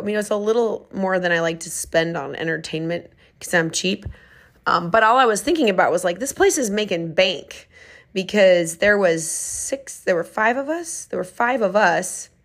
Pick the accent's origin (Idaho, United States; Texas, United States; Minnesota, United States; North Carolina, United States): Minnesota, United States; Minneapolis; born there; I was born in Minneapolis, Minnesota